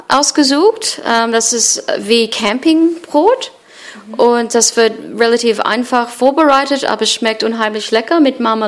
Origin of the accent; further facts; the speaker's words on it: Australia; German is a second language; So, es verbindet Liebe und Landschaft mit meiner australischen Erfahrung sozusagen.